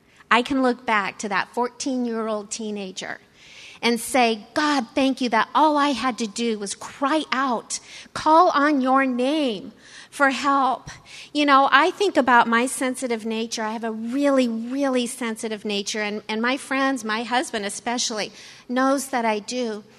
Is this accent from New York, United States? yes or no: no; California, United States; I was an Orange County girl. I grew up in Orange County.